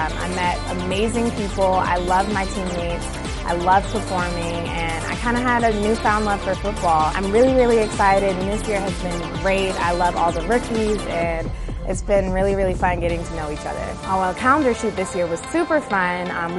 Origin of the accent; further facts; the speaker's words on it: Bowie, Maryland, United States; I'm from Bowie, Maryland, and I'm a second-year veteran.